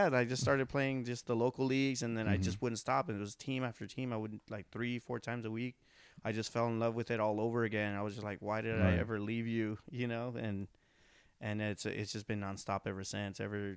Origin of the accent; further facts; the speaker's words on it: La Puente, California, United States; I grew up in La Puente, like the city of La Puente in like Southern California, just East LA County. Mm-hmm. It was basically a little hood in East LA County, and just went to school out there.